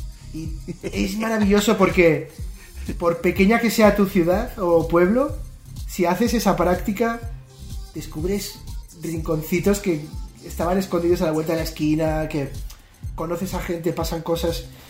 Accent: Pamplona, Navarre, Spain; born there; moved away as an adult; now in Valencia, Spain; yo nací en Pamplona, pero a los 18 me fui a Valencia. Ah. Y ya llevo más años en Valencia que en Pamplona.

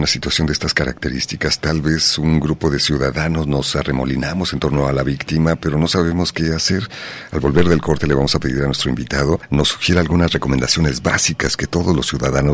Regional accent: Guadalajara, Jalisco, Mexico; Vivo y soy de Guadalajara.

